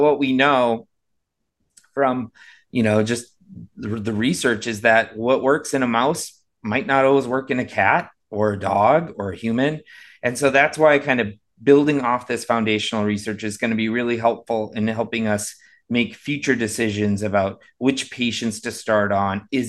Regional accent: North Dakota, United States; And so like I'm from North Dakota, the closest cardiologist to North Dakota is either in Minneapolis or Colorado.

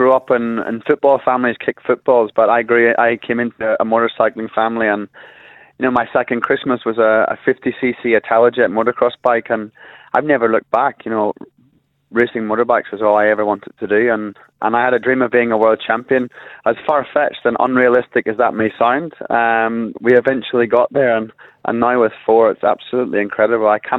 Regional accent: Northern Ireland, United Kingdom; growing up in Northern Ireland motocrossing with my parents, I'm really proud of it

